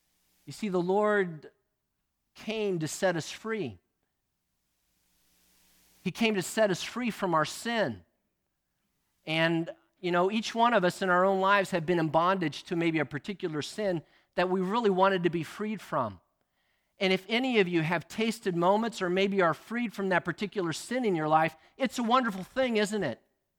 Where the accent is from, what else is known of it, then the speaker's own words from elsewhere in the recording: United States; not only as an American, but as a human being, that God created humanity to be free.